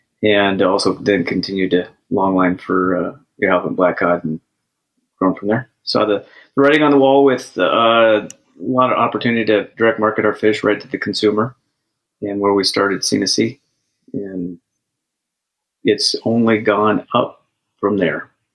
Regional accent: Vashon, Washington, United States; both Sam and I grew up on Vashon, and where it's a large fishing community, you know, a lot of crabbers and Southeast fishermen and whatnot, some Bristol Bay guys.

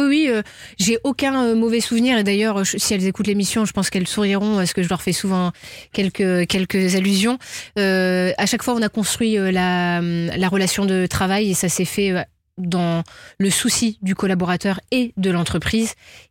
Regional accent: Nevers, Bourgogne-Franche-Comté, France; J'ai grandi à Nevers, en Bourgogne.

